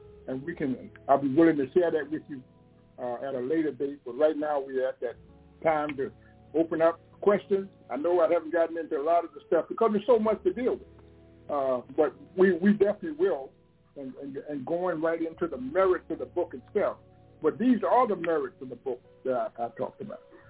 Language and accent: English; Durham, North Carolina, United States; grade school-wise, I'm from Durham, graduated Hillside High School, 1962.